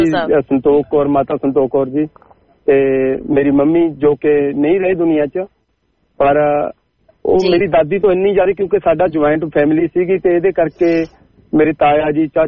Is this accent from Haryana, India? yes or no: no; Dhanetha, Punjab, India; ਹਾਂਜੀ ਪੰਜਾਬ ਚੋਂ ਮੇਰਾ ਜ਼ਿਲ੍ਹਾ ਪਟਿਆਲਾ ਜੀ ਤੇ ਤਹਿਸੀਲ ਸਮਾਣਾ ਪੈਂਦੀ ਆ ਸਾਨੂੰ ਸਮਾਣੇ ਦੇ ਲਾਗੇ ਮੇਰਾ ਪਿੰਡ ਆ ਧਨੇਠਾ ਧਨੇਠਾ ਪਿੰਡ ਹਰਿਆਣੇ ਤੇ ਪੰਜਾਬ ਦੇ ਬਾਰਡਰ ਦੇ ਉੱਪਰ ਹੈ ਤੇ ਸਾਡੀ ਯਾਨੀ ਕਿ ਪਿੰਡ ਬਹੁਤ ਸਾਡਾ ਕਾਫੀ ਵੱਡਾ ਪਿੰਡ ਆ